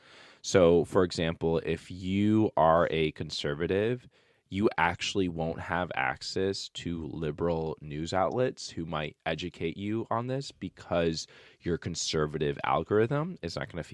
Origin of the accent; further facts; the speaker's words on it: New York, United States; And I was like, oh, I'm from Long Island.